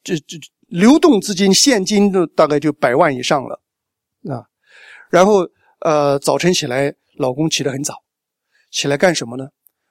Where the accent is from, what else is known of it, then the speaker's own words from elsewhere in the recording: China; 其实我们中国人是一种非常简朴能吃苦的一种民族